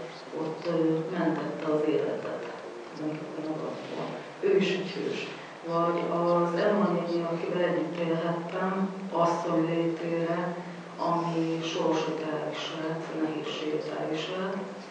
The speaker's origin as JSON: {"language": "Hungarian", "region": "Great Hungarian Plain", "country": "Hungary", "said": "én is az Alföldről jöttem."}